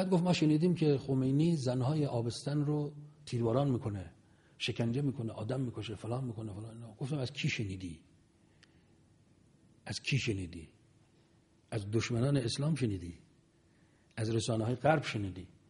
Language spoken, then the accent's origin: Persian; Iran; بعد گفتش که اهل کجایید؟ گفتم ایرانی. گفت شیعی؟ گفتم بله شیعه هم.